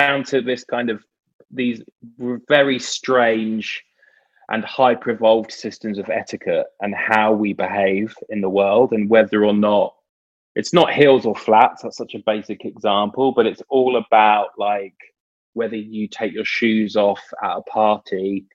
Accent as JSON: {"language": "English", "country": "United Kingdom", "tie": "born or raised there", "said": "I grew up in Britain in, you know, early 80s."}